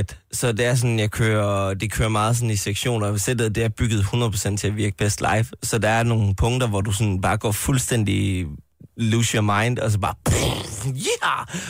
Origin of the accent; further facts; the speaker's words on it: Jutland, Denmark; Men vi er jo fra Jylland